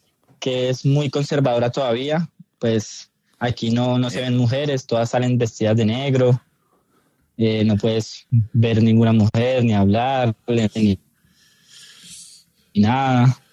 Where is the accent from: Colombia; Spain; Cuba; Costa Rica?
Colombia; Carmen de Apicalá, Tolima; De Apicalá, no diga que soy de Melgar porque mi mamá se vuelve loca.